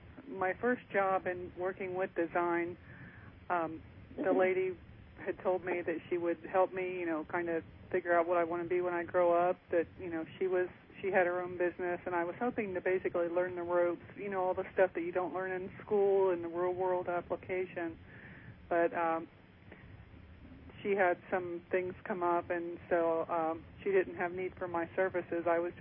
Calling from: Maryland, United States; Maryland.

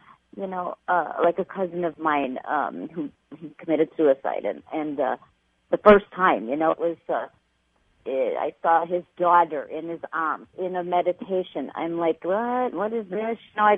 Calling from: Illinois, United States; Hi. I'm calling from Illinois.

